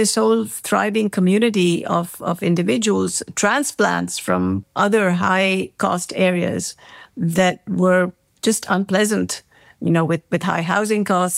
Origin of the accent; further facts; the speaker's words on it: India; born there; I was born in India and I am familiar with the whole, license raj